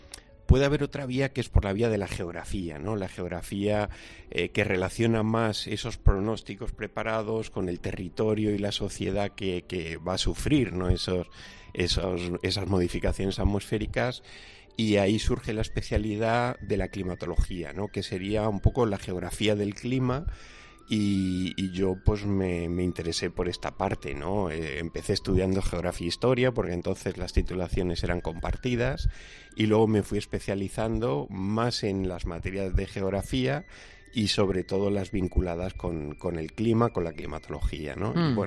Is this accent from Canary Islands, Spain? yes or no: no; Alicante, Valencian Community, Spain; born there; Sí, nací en Alicante.